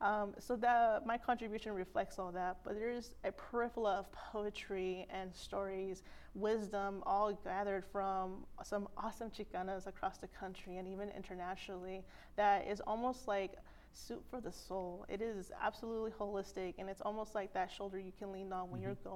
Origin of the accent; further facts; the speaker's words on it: Oregon, United States; I guess just the nuance on how I had to navigate growing up in Oregon, where I wasn't necessarily reflected in my peers. I was one of two in my entire high school who spoke Spanish.